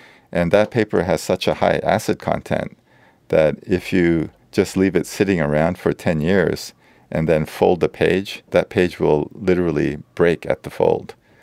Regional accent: South Korea; English is a second language; When I was growing up in South Korea

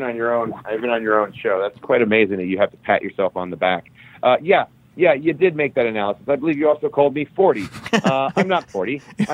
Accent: Cleveland, Ohio, United States; And so when you're in Cleveland, Ohio, which is my hometown where I grew up, there's a lot of nostalgia.

